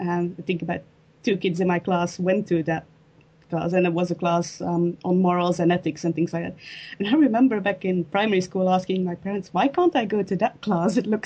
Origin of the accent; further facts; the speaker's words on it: Belgium; Well, I grew up in Belgium, which by default means you're a Catholic, but it's not a very Roman Catholic country.